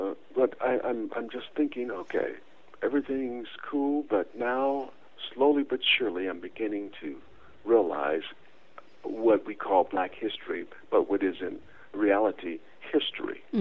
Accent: Los Angeles, California, United States; I'm from South Central LA, you know.

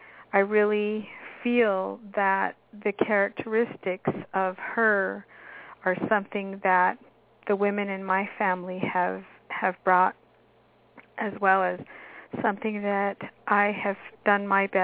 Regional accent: Tahotsoy, Arizona, United States; from as early as I can remember growing up in Tahotsoy, Arizona, I remember watching the women around me

